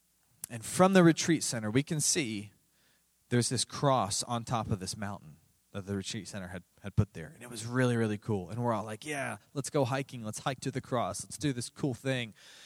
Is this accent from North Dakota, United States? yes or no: no; Tampa, Florida, United States; you know that I grew up in Florida. And Florida is not exactly filled with mountains and forests. In fact, I actually grew up on the coast. I'm from Tampa.